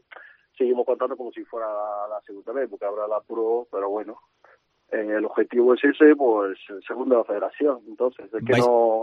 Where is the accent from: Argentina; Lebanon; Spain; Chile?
Spain; Andalusia; now in Toledo, Spain; siempre me voy para Andalucía, que es mi tierra, pero que aquí estoy muy bien en Toledo y siempre con presente y con los recuerdos de Salamanca.